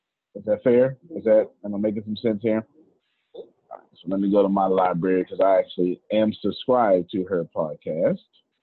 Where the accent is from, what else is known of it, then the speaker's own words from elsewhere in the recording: Texas, United States; I'm from Texas, so y'all is a real word.